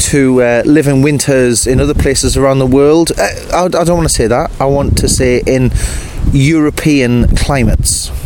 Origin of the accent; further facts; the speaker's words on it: Hexham, North East England, United Kingdom; Where I come from, I come from Hexham originally, in Northumberland, and not too far away from the Roman Wall, and of course the Pennines are fairly close by and the Cheviots are close